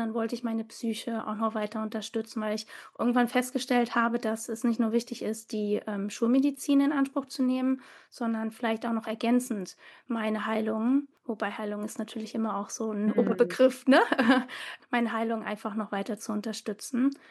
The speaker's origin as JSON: {"language": "German", "region": "Westerwald", "country": "Germany", "tie": "born there", "lives_now": "Mecklenburg-Vorpommern, Germany", "said": "ich bin 34 Jahre alt, komme gebürtig aus dem Westerwald, wohne jetzt im schönen Mecklenburg-Vorpommern"}